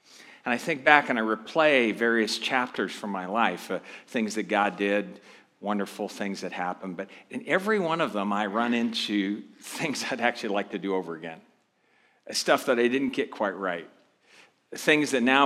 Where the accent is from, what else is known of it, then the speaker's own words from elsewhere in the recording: Philippines; born there; I grew up in a missionary family. I was born in the Philippines